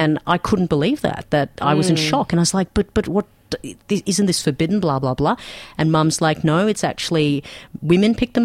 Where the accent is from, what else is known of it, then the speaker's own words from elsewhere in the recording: Pakistan; Like, I come from Pakistan, where it's forbidden by law, you can be put in prison